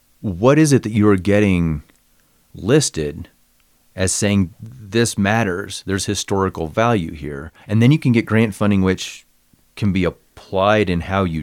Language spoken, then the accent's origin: English; Missouri, United States; In the little town I grew up in Northeast Missouri, we had one until years after I was gone